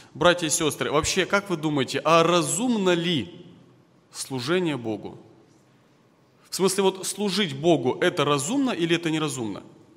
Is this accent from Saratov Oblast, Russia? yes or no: yes; Balakovo, Saratov Oblast, Russia; я из Саратовской области, город Балаково. Я ваш практический ровесник, мне 32 года